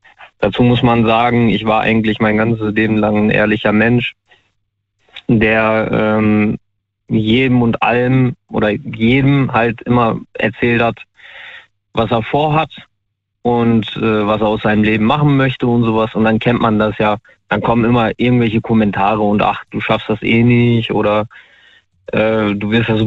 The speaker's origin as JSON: {"language": "German", "region": "North Rhine-Westphalia", "country": "Germany", "said": "ich komme aus NRW. Wo genau will ich nicht sagen?"}